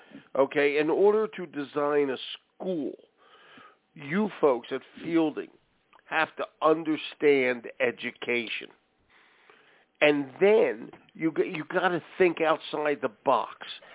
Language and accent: English; Philadelphia, Pennsylvania, United States; I mean, we're both from Philly. My high school had already lasted 16,000 years.